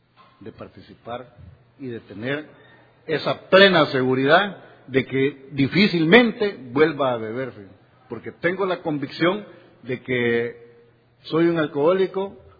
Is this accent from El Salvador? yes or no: yes; El Salvador; now in Guatemala; Fíjense que yo también soy salvadoreño y resido en Guatemala.